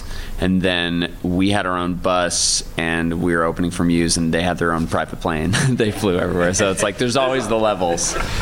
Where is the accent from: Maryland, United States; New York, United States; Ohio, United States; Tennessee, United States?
New York, United States; Ithaca; she played locally too, you know, when we were growing up in Ithaca.